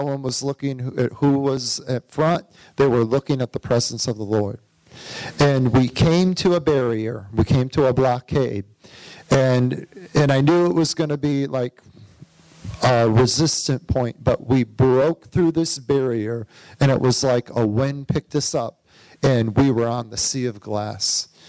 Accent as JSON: {"language": "English", "town": "Flint", "region": "Michigan", "country": "United States", "said": "He heard I was from Flint."}